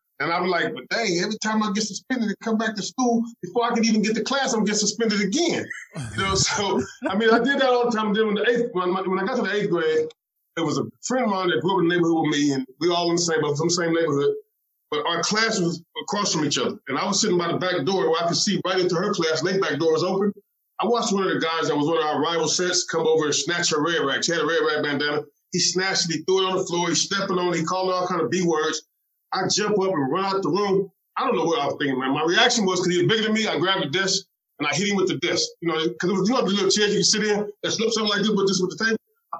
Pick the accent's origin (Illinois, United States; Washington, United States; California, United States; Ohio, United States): California, United States; growing up, we've been there my whole life. I was born in 69, and I was born right there in California, same area.